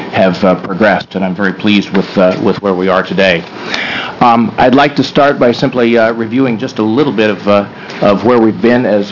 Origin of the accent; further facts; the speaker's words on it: Portland, Oregon, United States; For the record … I'm Chair of the Oregon Health Policy Board. I'm from Portland.